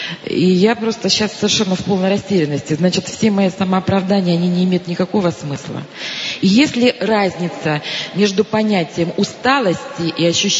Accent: Moscow, Russia; Я из Москвы.

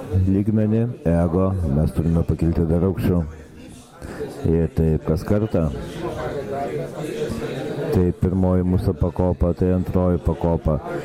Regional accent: Irkutsk, Irkutsk Oblast, Russia; aš esu iš Irkutsko.

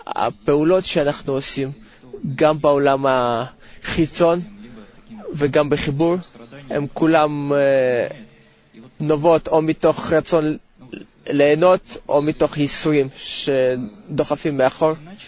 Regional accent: Kyiv, Ukraine; אני מקייב.

